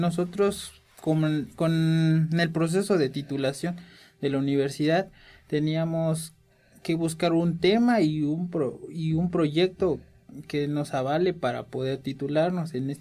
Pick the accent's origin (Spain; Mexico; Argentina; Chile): Mexico; Altamirano, Chiapas; now in Ocosingo, Mexico; Soy originario de Altamirano, pero ya pues, soy radico en Ocosingo.